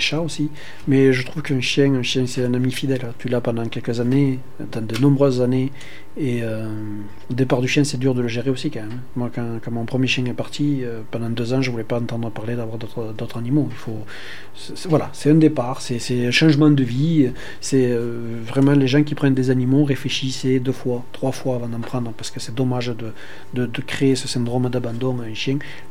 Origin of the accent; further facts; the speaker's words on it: Occitanie, France; mais moi j'ai grandi en Aveyron.